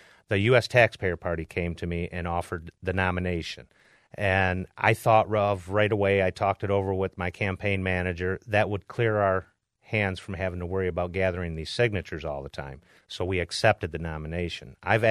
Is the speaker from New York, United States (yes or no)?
no; Flint, Michigan, United States; with my hometown being Flint